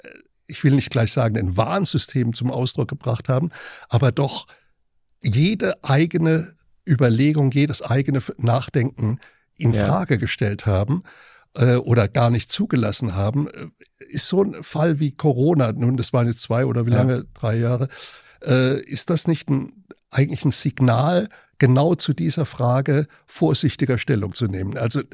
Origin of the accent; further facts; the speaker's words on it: Germany; Wenn wir rückblickend das alles betrachten, dann können wir als Deutsche heute das nur als Befreiung deuten.